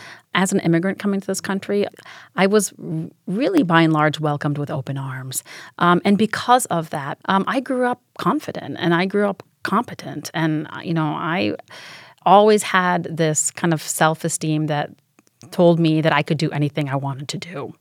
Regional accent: Sheffield, Yorkshire and the Humber, United Kingdom; born there; So I was born in the UK. I was born in Sheffield, England. My father was studying there.

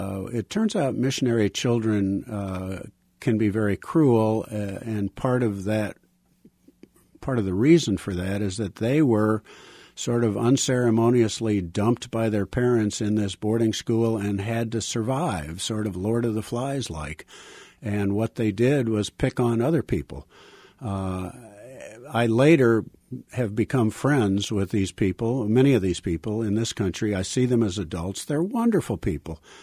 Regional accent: Woodstock, Illinois, United States; Well, I would say that Woodstock was a small town. In 1950, it was about 7,000 people, a little over that.

